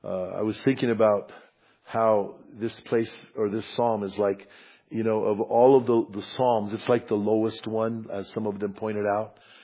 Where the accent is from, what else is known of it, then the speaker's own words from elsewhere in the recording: Albuquerque, New Mexico, United States; born there; I was born in Albuquerque, right?